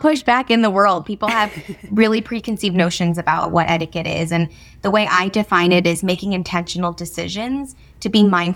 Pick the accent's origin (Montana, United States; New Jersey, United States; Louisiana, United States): New Jersey, United States; now in New York City, United States; I grew up in New Jersey, so moving to New York City was not a big thing. I grew up under 40 miles outside of Manhattan.